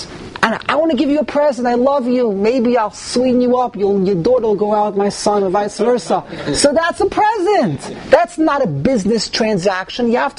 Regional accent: Flatbush, New York, United States; You're from Borough Park. I'm from Flatbush.

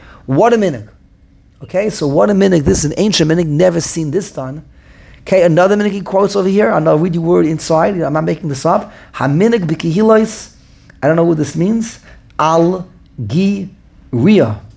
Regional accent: Tunisia; My grandmother comes from there. I come from there. I come from Tunisia.

